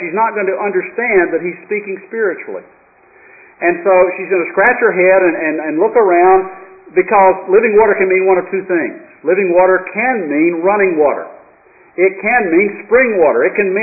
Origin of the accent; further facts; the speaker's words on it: Tennessee, United States; accent: hillbilly; also born or lived in France; I have been told that I have a slight accent. I grew up in East Tennessee, and I still sound like it. I'm a hillbilly.